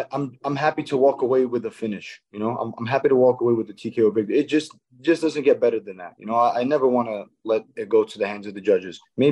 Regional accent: Baku, Azerbaijan; Baku, Azerbaijan. Baku is the capital. It's a city in Azerbaijan.

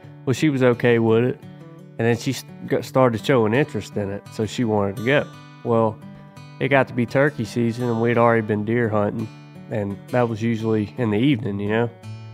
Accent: Mississippi, United States; All right, so I'm … from Pastor's Dam, Mississippi.

